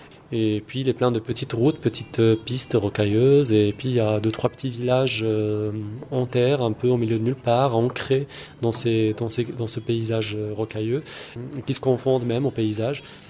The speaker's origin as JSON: {"language": "French", "country": "Morocco", "tie": "born or raised there", "said": "Alors, je viens du Maroc, donc j'y suis né, j'y habite."}